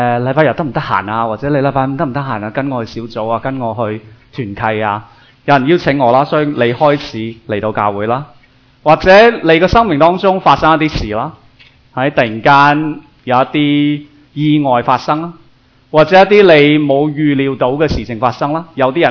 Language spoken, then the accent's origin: Cantonese; Taiwan; born there; 咁我喺台湾出世嘅。所以我在台湾出世的广东人。